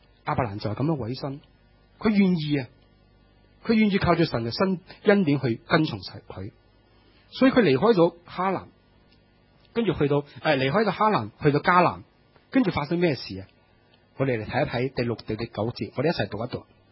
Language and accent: Chinese; China; 其实我们中国人有时你都会看到有这些类似的风俗的